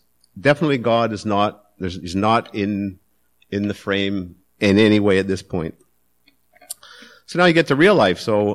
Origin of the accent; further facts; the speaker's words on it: Port Alberni, British Columbia, Canada; I was born in Alberni and raised in a Catholic family with a brother and two sisters.